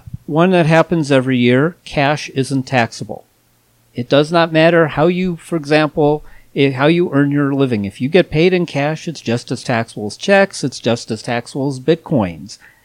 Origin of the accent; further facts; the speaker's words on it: Chicago, Illinois, United States; Well, I grew up in Chicago where Bozo the Clown was a fixture on local television.